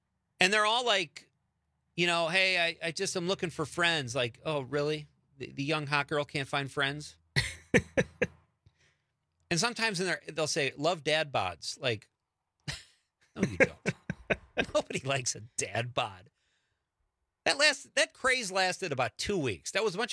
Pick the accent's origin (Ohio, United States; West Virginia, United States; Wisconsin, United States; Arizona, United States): Wisconsin, United States; Marinette; he's special because he's from Marinette, and that's my hometown.